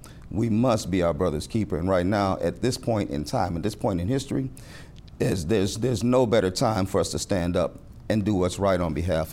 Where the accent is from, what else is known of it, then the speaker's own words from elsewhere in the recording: Chicago, Illinois, United States; now in South Carolina, United States; Well, I come from Chicago. I'm originally from Chicago. I'm what they call in South Carolina, Cumya. I was not born here, so I'm not a Benya, but I'm a Cumya.